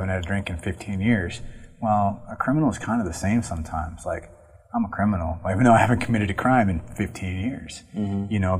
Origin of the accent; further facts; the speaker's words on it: Iowa, United States; I didn't grow up in the Des Moines area. I grew up in Iowa, but in a town on a river that's a little poorer, you know